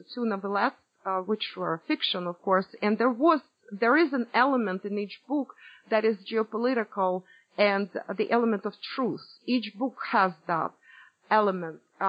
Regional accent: Russia; English is a second language; moved away; also born or lived in Cuba; I grew up in Russia and partially went to school in Russia, then after that I moved to the West, as well as I lived in the East. And I lived in Cuba, and I lived all over.

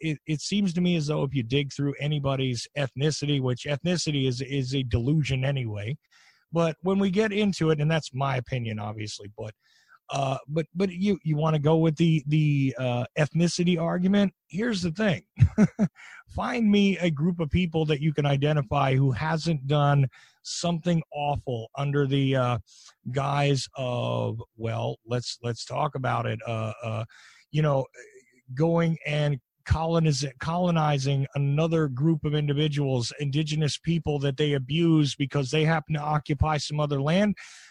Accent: United States; So personally, look, I'm Irish and Sicilian. Of course, I'm American, but my ethnic roots are like that.

